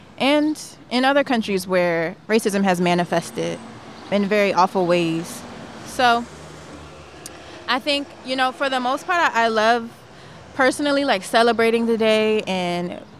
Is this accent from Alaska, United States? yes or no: no; Bowie, Maryland, United States; I'm from Bowie, Maryland.